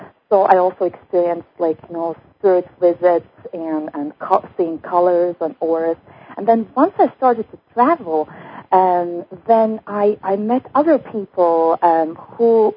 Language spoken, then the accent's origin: English; Latvia; Yeah, originally I come from Latvia